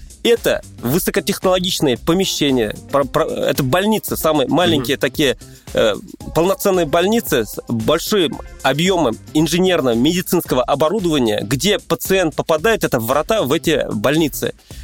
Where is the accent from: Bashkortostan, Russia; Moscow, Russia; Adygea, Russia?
Moscow, Russia; Мы вообще, москвичи, уже про это не поняли практически.